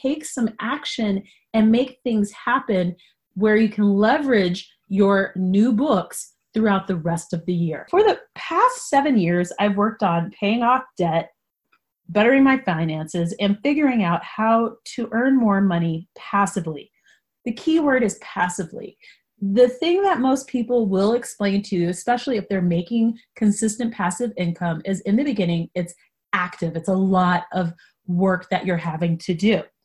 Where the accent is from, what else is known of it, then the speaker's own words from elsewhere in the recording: Boulder, Colorado, United States; When I was a little girl growing up in Boulder, Colorado